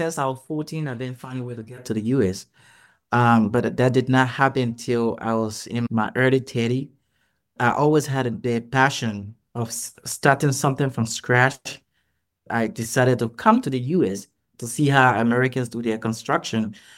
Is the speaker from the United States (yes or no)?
no; Liberia; I was born in Liberia and grew up through our civil conflict that lasted for 14 years.